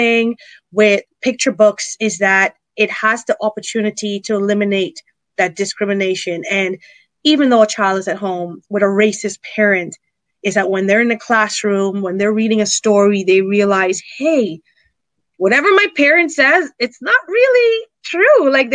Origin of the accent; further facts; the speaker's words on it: Guyana; and I'm from Guyana, South America. We dodge anacondas. I was one of those country kids.